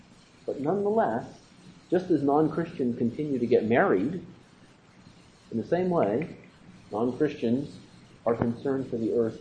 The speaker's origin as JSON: {"language": "English", "town": "Souderton", "region": "Pennsylvania", "country": "United States", "tie": "born or raised there", "said": "I walk around my hometown at night, Souderton."}